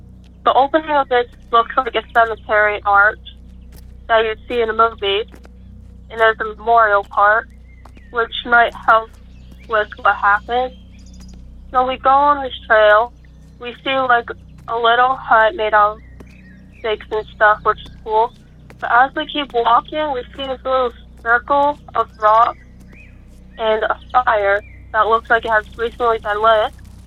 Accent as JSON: {"language": "English", "town": "Johnston", "region": "Rhode Island", "country": "United States", "said": "I'm from Johnston, Rhode Island."}